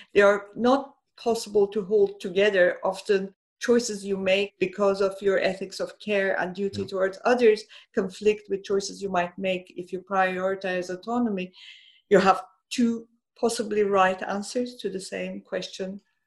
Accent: Iran; born or raised there

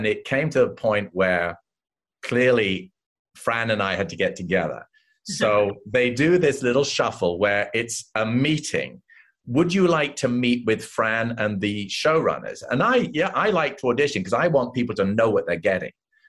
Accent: England, United Kingdom; I came from England.

